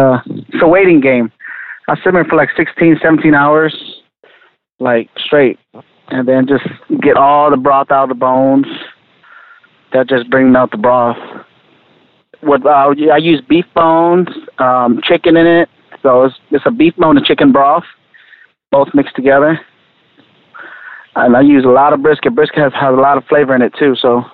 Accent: Palacios, Texas, United States; Well, I was born in Palacios, Texas, growing up, helping my dad on the shrimp boat, and then just moved to Houston after I graduated.

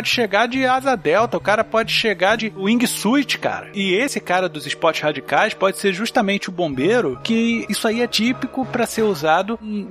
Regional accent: Brazil; Mas como eu sou brasileiro, eu posso falar pelo Brasil

